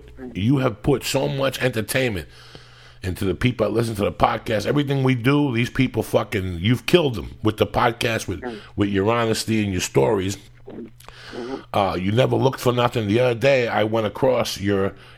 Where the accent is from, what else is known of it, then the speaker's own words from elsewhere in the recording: New Jersey, United States; when I was a kid and growing up in Jersey